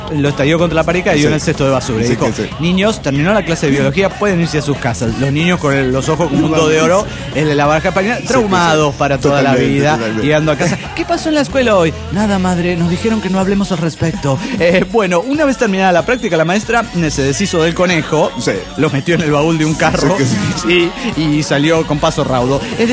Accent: Mexico City, Mexico; Soy el demonio del DF mexicano.

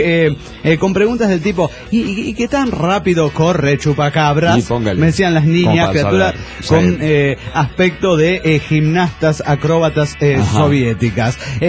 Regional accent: Mexico City, Mexico; yo soy del DF.

